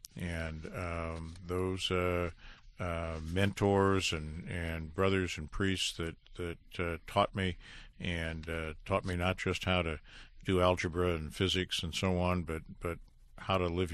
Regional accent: Detroit, Michigan, United States; And you say, I'm from Detroit.

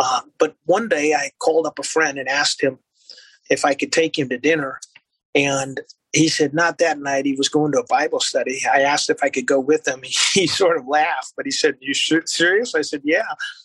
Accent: Los Angeles, California, United States; I started taking classes at University of Southern California back in my hometown in LA.

